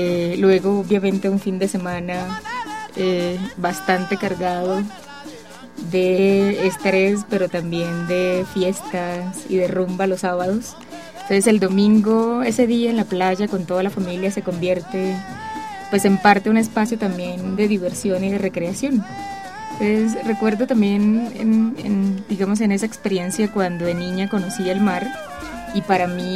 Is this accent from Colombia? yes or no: yes; Caribbean coast, Colombia; Yo creo ese de la cultura del mar, que también somos los costeños, es lo que en parte pues nos identifica.